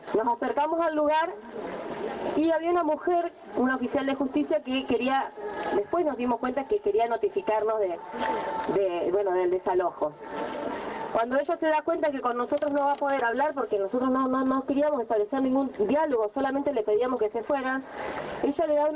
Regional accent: Neuquén, Argentina; Yo vengo de la provincia del Neuquén, en donde el pueblo mapuche hoy está resistiendo al avance de la explotación petrolera.

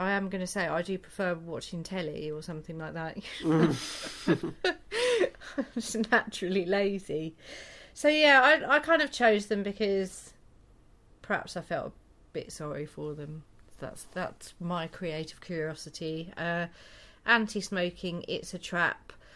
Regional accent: East of England, United Kingdom; You know, we're from Essex

